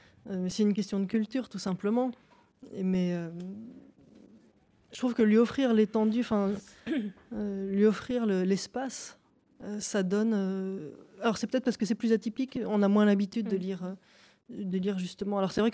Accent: Paris, Île-de-France, France; je suis vraiment une fille de nature. C'est-à-dire que j'ai été élevée à Paris, mais en étant dès l'enfance, dès que c'était possible, tous les week-ends à la campagne.

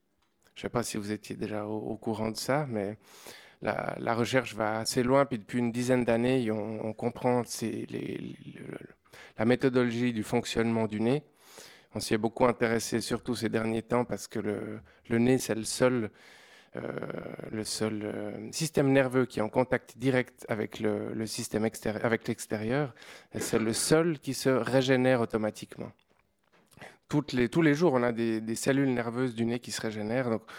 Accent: Switzerland; accent: Swiss; Comme vous l'entendez, je viens d'une autre contrée, hein, mon petit accent suisse.

